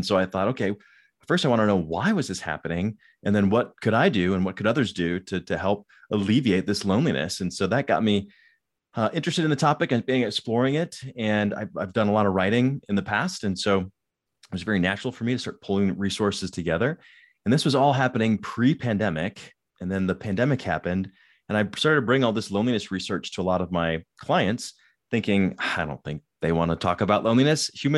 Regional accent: Denver, Colorado, United States; I grew up in Denver, Colorado, so played a lot of hockey

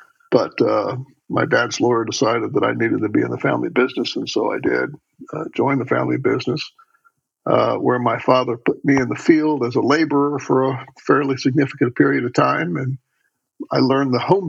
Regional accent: Orlando, Florida, United States; But I'm a native Floridian, and when I was born in Florida, it was a tiny little burg of a state

